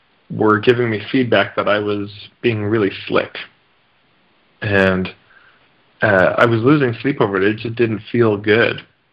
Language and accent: English; Edmonton, Alberta, Canada; I grew up in Edmonton, Alberta, and I went to a Waldorf school